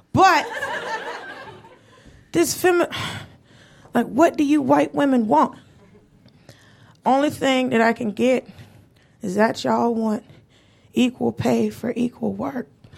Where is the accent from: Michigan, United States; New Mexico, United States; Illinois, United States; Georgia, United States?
Georgia, United States; Atlanta; also born or lived in Los Angeles; now in New York, United States; No, I was worried because grew up in Atlanta and lived in LA, and it's just, you white women won't stop putting your hand in afros.